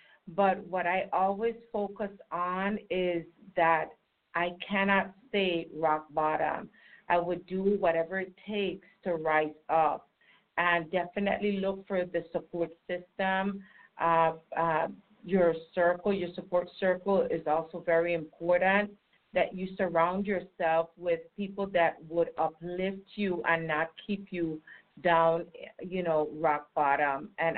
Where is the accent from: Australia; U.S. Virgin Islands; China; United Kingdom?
U.S. Virgin Islands; I'm from the Virgin Islands